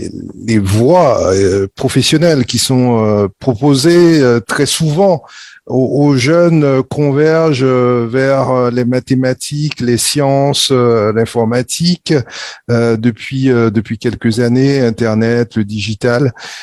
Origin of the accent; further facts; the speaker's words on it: French Guiana; sujet hautement d'actualité chez nous en Guyane